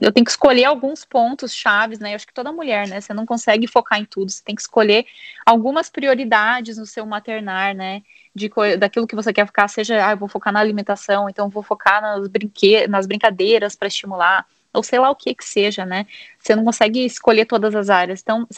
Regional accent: Brazil; eu acho que tem uma diferença no peso que a gente leva como brasileiro na criação dos filhos

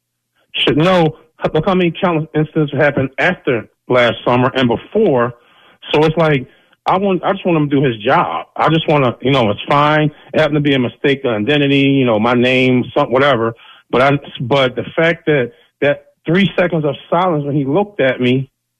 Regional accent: Philadelphia, Pennsylvania, United States; And I'm born and raised in Philly.

